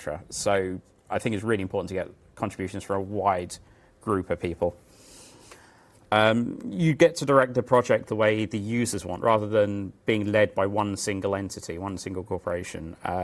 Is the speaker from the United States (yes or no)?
no; England, United Kingdom; So I grew up in England. We suck at languages. I barely speak English.